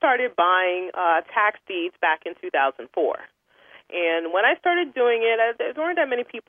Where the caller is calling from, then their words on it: Orlando, Florida, United States; I am calling you from Orlando, Florida.